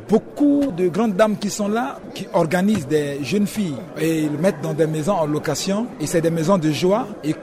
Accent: Central African Republic; chez nous en République centrafricaine

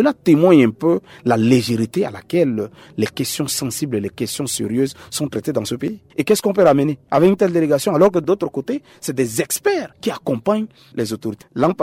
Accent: Central African Republic; chez nous, en Centrafrique

